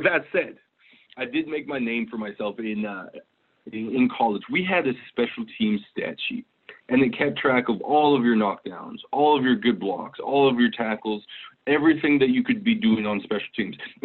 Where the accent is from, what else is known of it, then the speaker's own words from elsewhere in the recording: Canada; Obviously Mike Pringle, Mike Clemens. It was it was cool to see them play and dominate. And then looking south, seeing Barry Sanders and Eddie George.